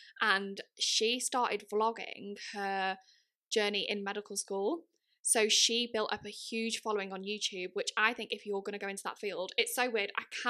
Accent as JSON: {"language": "English", "region": "Wales", "country": "United Kingdom", "tie": "born or raised there", "said": "She's actually very local to me. She's not far from my hometown. She's a North Wales girlie."}